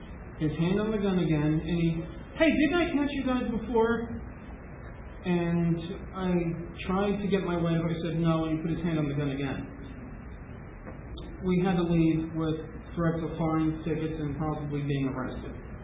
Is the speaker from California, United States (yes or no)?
no; New Jersey, United States; See, I'm from Morris County. You're familiar with New Jersey?